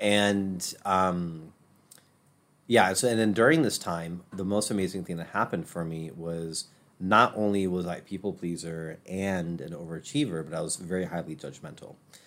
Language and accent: English; Chicago, Illinois, United States; So I grew up in Chicago. You know, my parents were immigrants to the U.S., so I was, like, kind of first generation.